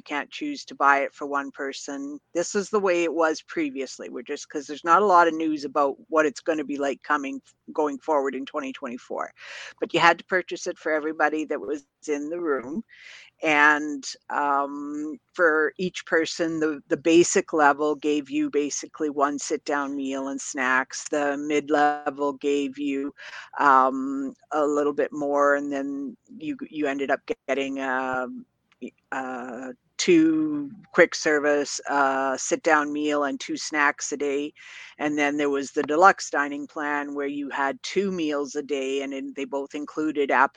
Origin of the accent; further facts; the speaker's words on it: Canada; particularly for myself as a Canadian, it was often offered free